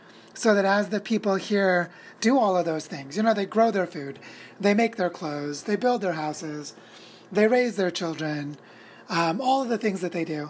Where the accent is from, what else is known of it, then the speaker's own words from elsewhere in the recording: Missouri, United States; moved away as an adult; now in Colombia; So how we came from Missouri to the northern Andes of Colombia is we were looking for a community where our daughter could grow up